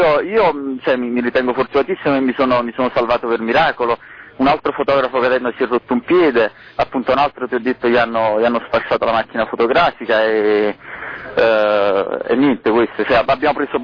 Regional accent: Naples, Campania, Italy; sono di Napoli

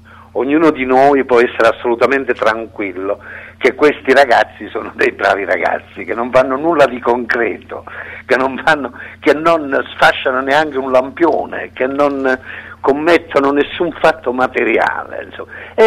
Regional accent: Castrovillari, Calabria, Italy; è la mia terra, io sono di quelle parti, sono di Castrovillari

